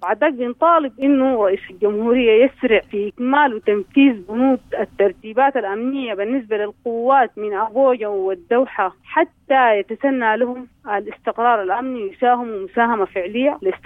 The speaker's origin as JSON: {"language": "Arabic", "country": "Sudan", "said": "ويكون المواطن أساس المساواة بيننا كسودانيين بغض النظر من إننا نكون دارفوريين ولا نكون كردفانيين ولا نكون من شرق السودان ولا جنوب السودان."}